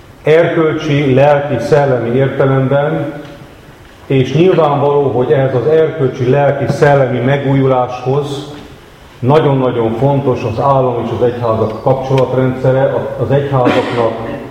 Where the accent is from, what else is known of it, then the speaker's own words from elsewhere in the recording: Transdanubia, Hungary; mert dunántúli vagyok, mert református vagyok